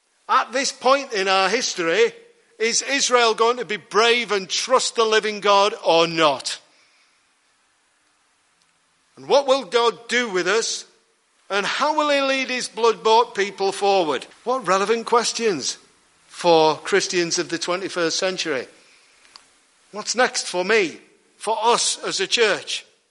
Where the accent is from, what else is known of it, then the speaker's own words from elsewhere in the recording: Liverpool, North West England, United Kingdom; I'm originally from Liverpool.